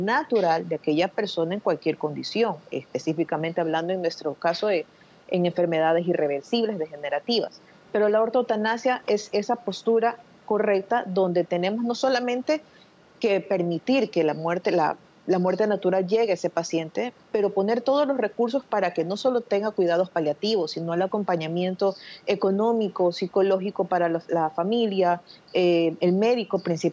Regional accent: Ecuador; creo que no solo como ecuatorianos

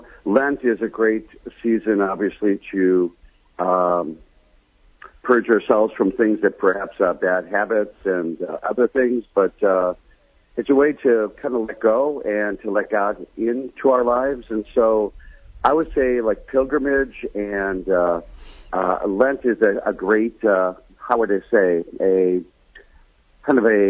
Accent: Minnesota, United States; You know, I'm from Minnesota, so lakes are, you know, close to my heart

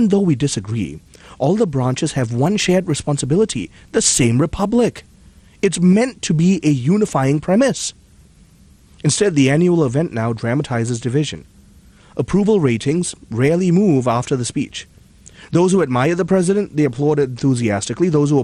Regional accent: Malaysia; I watched every State of the Union as a child growing up in Malaysia.

